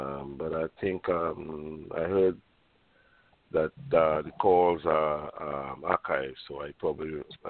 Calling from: New York City, New York, United States; I am calling from New York City.

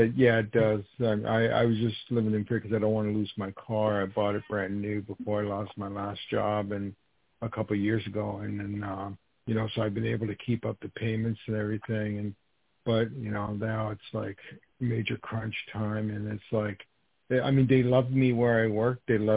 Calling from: New York, United States; Oh, I'm sorry. I'm calling from New York.

